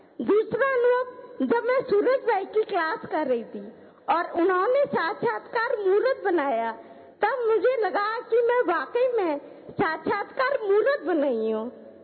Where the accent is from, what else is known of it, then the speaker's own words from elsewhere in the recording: Morena, Madhya Pradesh, India; मैं मुरैना से हूँ, भोपाल जॉन से।